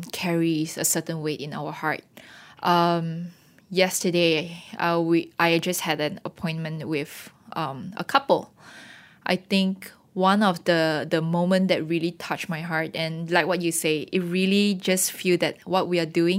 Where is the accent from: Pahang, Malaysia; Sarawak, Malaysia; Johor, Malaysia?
Sarawak, Malaysia; Kuching; We do see that growing up in Kuching and starting the business in Kuching, everything really does get really personal